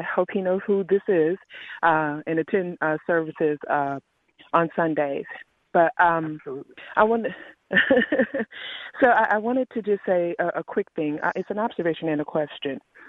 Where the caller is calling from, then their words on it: New Jersey, United States; I'm calling from New Jersey.